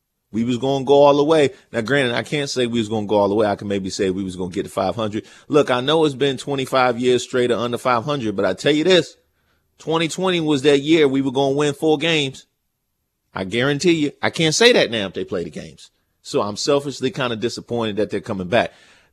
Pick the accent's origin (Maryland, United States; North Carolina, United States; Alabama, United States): Maryland, United States; Because I'm from Prince George's County, which makes me a Maryland fan.